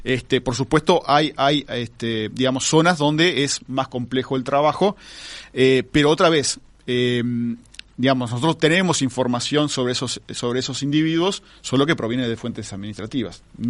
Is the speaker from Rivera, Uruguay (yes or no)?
yes; Minas de Corrales, Rivera, Uruguay; voy a poner el ejemplo de mi pueblo en Minas de Corrales